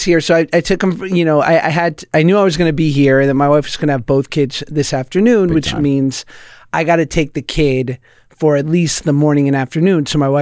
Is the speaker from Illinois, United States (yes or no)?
no; New York City, New York, United States; I grew up in the city in Manhattan, and single mom.